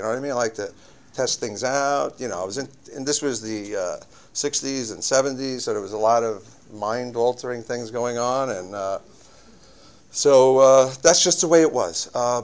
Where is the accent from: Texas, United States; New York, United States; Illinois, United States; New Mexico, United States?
New York, United States; Queens; I grew up in Woodside, Queens. You know, I had a typical Irish family. My father was 58 years old when I was born.